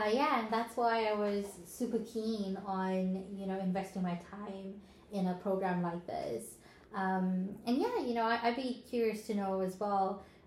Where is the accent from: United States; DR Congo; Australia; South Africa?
South Africa; And I come from South Africa.